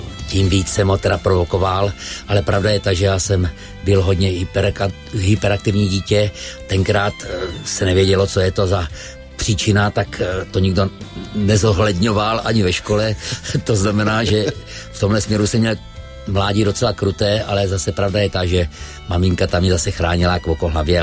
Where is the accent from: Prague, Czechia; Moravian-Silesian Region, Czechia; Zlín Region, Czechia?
Zlín Region, Czechia; od té doby jsem byl spíš ve světě a moje rodná Víska oslavovala 700 let vzniku